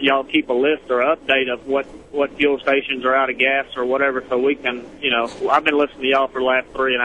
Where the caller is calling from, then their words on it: Louisiana, United States; Well, I am south of Alexandria and north of Lafayette, headed south.